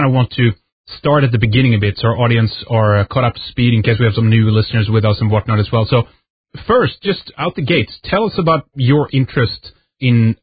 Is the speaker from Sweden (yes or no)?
yes; Sweden; from Sweden.